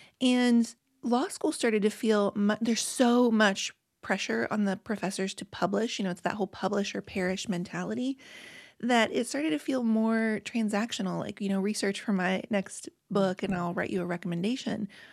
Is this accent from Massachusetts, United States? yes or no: no; West Virginia, United States; now in New Haven, United States; Yeah, so I currently and for the last 20 years live in New Haven, Connecticut. I grew up in West Virginia